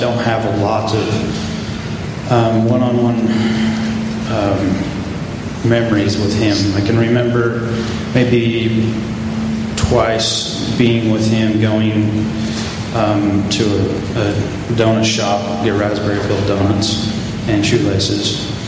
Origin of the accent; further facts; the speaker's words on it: Sandy, Utah, United States; born there; also born or lived in Salt Lake Valley; I was born here in Sandy, or in Salt Lake Valley in Sandy, Utah, up at the mouth of Little Cottonwood Canyon in the old Jeff's house that used to stand up there that's been now taken down.